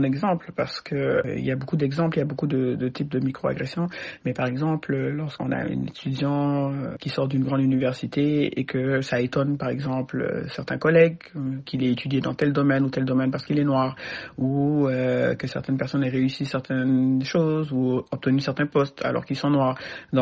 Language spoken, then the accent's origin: French; Quebec, Canada; J'ai grandi ici au Québec